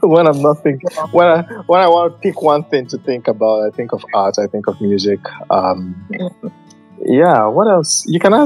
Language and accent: English; Nigeria; I grew up in Nigeria, there's 7 of us.